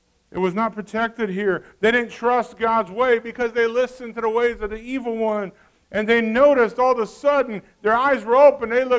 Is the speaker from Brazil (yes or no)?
yes; Brazil; Growing up in Brazil, where the clothes were limited for kids, young kids ran around naked all the time.